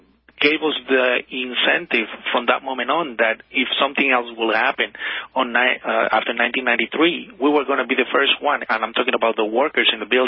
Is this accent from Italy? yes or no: no; Puerto Rico; born there; I am a citizen since I was born. I was born in Puerto Rico, and as you know, we're territory of the United States.